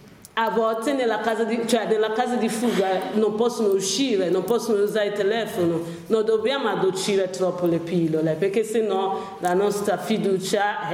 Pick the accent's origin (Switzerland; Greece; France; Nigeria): Nigeria; Italian is a second language; A me piace, mi piace tanto parlare proprio della mia cultura, del mio paese, ma non lo parlo solo nel modo positivo, eh. Penso che se mi sentono in nigeriano veramente mi urlano contro